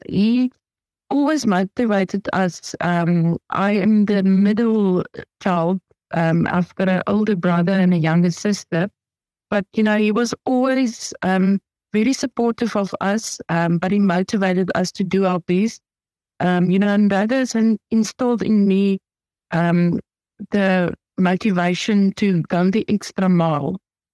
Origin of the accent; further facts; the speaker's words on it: Pretoria, Gauteng, South Africa; moved away as an adult; now in Namibia; I'm now got a Namibian citizen, but I was born in South Africa, in Pretoria, in 1973. So, yeah, I am 50 years old. And I stayed in South Africa for 22 years, actually in the same house. I got married when I was almost 23, and then I moved to Namibia.